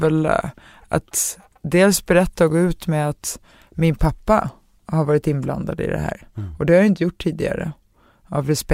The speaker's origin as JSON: {"language": "Swedish", "town": "Stockholm", "region": "Stockholm County", "country": "Sweden", "tie": "born or raised there", "said": "Jag är ändå uppvuxen i Enskededalen liksom."}